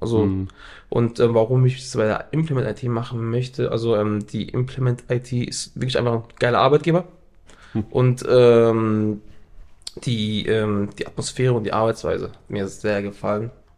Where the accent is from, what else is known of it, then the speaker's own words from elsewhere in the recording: Freiburg, Baden-Württemberg, Germany; born there; ich bin hier in Freiburg geboren